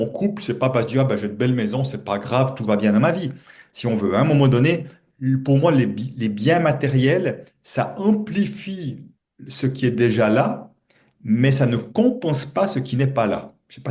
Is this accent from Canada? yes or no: no; Switzerland; dimanche chez nous en Suisse, c'était la fête des mères